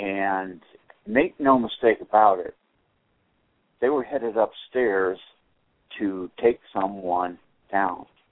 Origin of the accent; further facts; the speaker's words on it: Boston, Massachusetts, United States; I grew up in Boston, and I remember when I was a kid, they were talking about the new ice age.